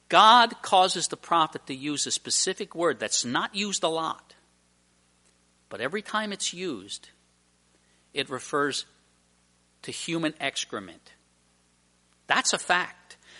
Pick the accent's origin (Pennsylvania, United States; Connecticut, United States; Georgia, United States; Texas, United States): Pennsylvania, United States; Emmaus; I was raised Slovak. And there were certain things they said about Slovaks when I was growing up in Emmaus.